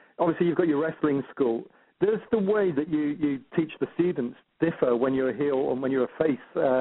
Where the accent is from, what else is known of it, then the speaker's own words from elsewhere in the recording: Wales, United Kingdom; Well, I'm actually Welsh